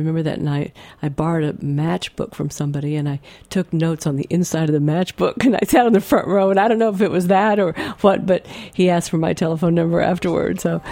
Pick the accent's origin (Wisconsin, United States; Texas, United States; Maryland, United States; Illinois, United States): Texas, United States; I grew up in Texas, and I wanted to get far away from Texas.